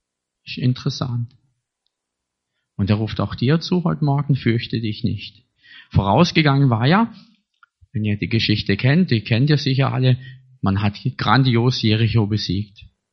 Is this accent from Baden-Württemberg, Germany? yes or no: yes; Lörrach, Baden-Württemberg, Germany; born there; ich bin zwar in Lörrach geboren, aber ich kenne mich nicht sonderlich gut in Lörrach aus.